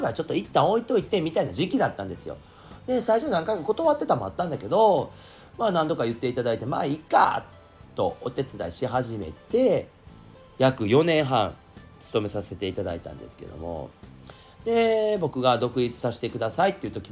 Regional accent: Osaka, Japan; now in Tokyo, Japan; 僕が本当に大阪から東京に出てきて上京してきた、もう間もない、本当すぐだよね、半年も経たんうちぐらいかな

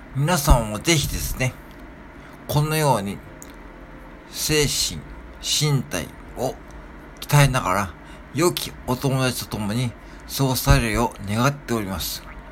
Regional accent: Nagoya, Aichi, Japan; 私もあの方と同様、名古屋出身、大須生まれでございますが、名古屋名はほとんど使いません。むしろ、標準語で暮らしております。

